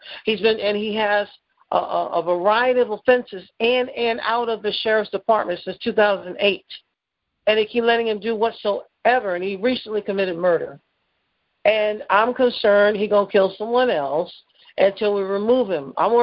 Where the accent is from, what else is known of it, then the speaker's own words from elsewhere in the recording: Florida, United States; Remember, I was from Florida. Now I'm here in Harris County, Texas.